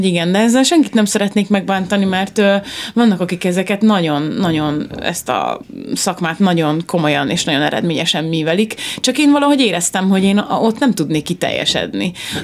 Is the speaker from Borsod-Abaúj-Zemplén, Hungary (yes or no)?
no; Ajak, Szabolcs-Szatmár-Bereg, Hungary; also born or lived in Kisvárda; születtem, Ajakon jártam óvodába, meg általános iskolába, közben már zeneiskolába, Kisvárdára, tehát Ajak és Kisvárda nagyon közel van egymáshoz